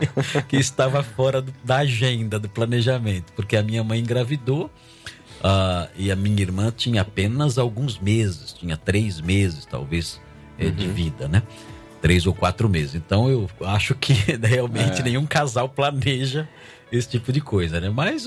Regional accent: São Paulo, Brazil; evangélica batista muito forte em São Paulo, comunidade Leta. E nos mudamos, quando eu tinha 2 anos de idade, para um bairro próximo chamado Vila Ema. Mas meus pais, eles eram muito pobres, filhos de ex-lavradores, operário.

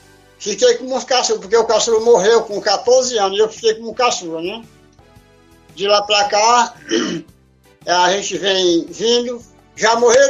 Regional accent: Pereira dos Freitas, Brazil; eu sou aqui de Pereira dos Freitas, né? Moro há 61 anos aqui, nos Pereiros.

